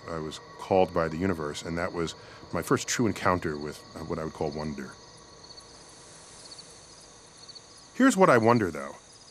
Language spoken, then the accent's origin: English; Bronx, New York, United States; born there; I was born in the Bronx. I pretty much thought I'd seen all the stars visible.